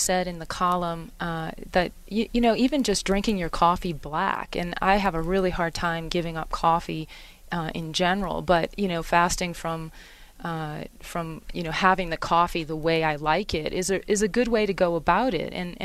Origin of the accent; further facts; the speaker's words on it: New Orleans, Louisiana, United States; I come from New Orleans. That's where I spent most of my early life